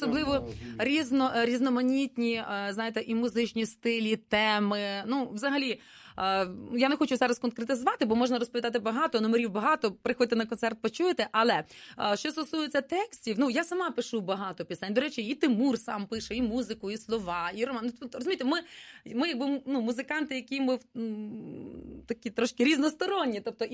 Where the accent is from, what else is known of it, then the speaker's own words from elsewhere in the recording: Lviv Oblast, Ukraine; я з Львівщини сам так. Родом, так?